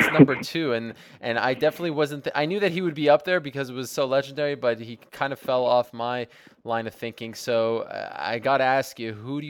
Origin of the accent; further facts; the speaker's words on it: Montreal, Quebec, Canada; Growing up in Montreal, I was very familiar with the work of Raymond Rougeau.